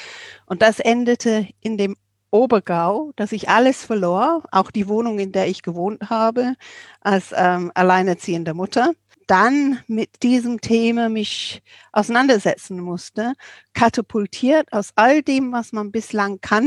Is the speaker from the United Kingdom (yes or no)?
yes; England, United Kingdom; German is a second language; dass es eigentlich komisch ist, in einem Land wie Deutschland, bei uns in England so dafür bekannt ist